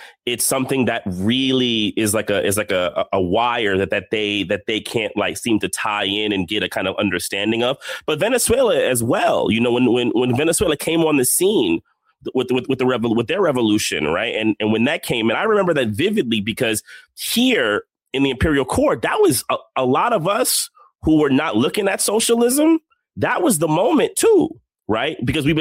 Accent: New York, United States; You know, I'm from New York. That kind of vibe.

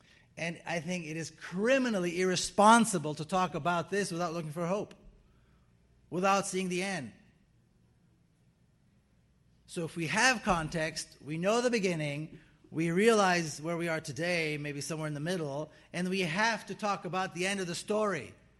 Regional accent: Jerusalem, Jerusalem District, Israel; now in San Diego, United States; I was born and raised in Jerusalem, which is supposedly a mixed city.

